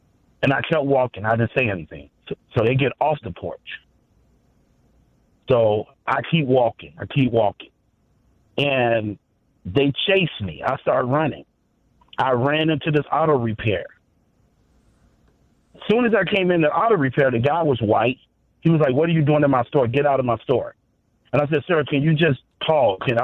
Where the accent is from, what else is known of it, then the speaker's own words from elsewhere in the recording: Chicago, Illinois, United States; moved away as an adult; now in Lombard, United States; I lived in the inner city. I came from Cabrini Green. I came from the Inglewood area. At 25 years old, I decided, met a nice woman, my son, mother. We moved out to the suburbs